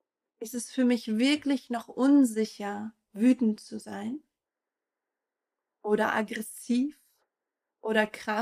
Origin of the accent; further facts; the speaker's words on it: East Germany, Germany; Ich komme beispielsweise aus der DDR, das ist nochmal ein anderer Kontext, als wenn du vielleicht woanders aufgewachsen bist.